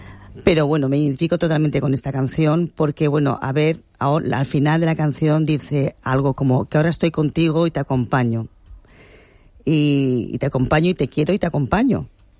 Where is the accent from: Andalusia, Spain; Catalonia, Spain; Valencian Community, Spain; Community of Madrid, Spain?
Valencian Community, Spain; first language Valencian; soy valenciano parlante, mi abuela no sabía hablar castellano, en casa hablo en valenciano.